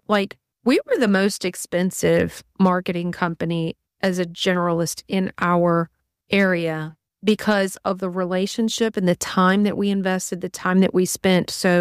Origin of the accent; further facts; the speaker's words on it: Hammond, Louisiana, United States; And I went to college right here in my hometown of Hammond, America, Louisiana.